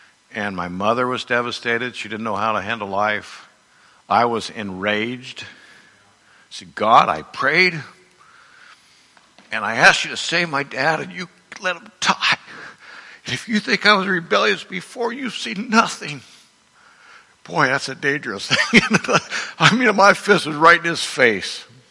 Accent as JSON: {"language": "English", "town": "Urbandale", "region": "Iowa", "country": "United States", "tie": "born or raised there", "said": "I didn't know any of this stuff growing up in Urbandale, Iowa."}